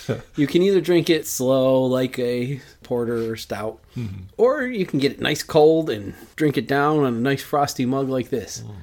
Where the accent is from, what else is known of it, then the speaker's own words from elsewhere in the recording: United States; And I'm American. I like ice cold beer.